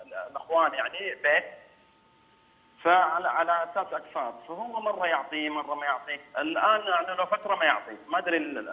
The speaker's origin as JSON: {"language": "Arabic", "town": "Jeddah", "region": "Makkah Province", "country": "Saudi Arabia", "said": "فرجعت انا طبعا من اهل جده."}